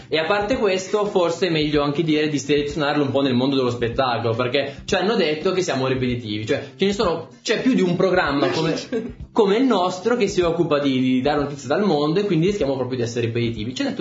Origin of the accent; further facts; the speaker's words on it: Lombardy, Italy; E io da buon lombardo, insomma, me lo tenevo stretto nel cuore